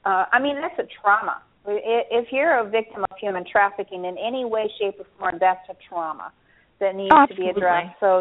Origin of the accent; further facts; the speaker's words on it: Chicago, Illinois, United States; At least I'm from Chicago originally. At least in Chicago there was. I'm not sure what the laws are here because I've just moved here.